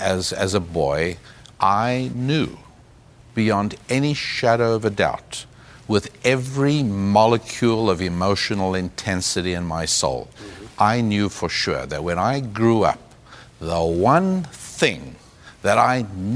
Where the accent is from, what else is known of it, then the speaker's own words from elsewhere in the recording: South Africa; also born or lived in England; I grew up in South Africa, the bottom edge of the African continent, which makes me a very genuine African American, of course.